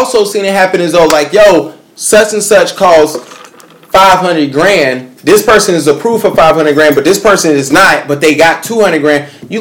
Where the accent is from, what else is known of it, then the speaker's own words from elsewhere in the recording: Huntersville, North Carolina, United States; I grew up in Huntersville, but my parents is black.